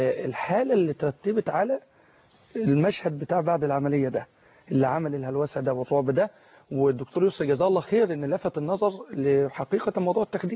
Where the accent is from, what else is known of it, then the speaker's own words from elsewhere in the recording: Beheira, Egypt; بالرغم أن أنا من البحيرة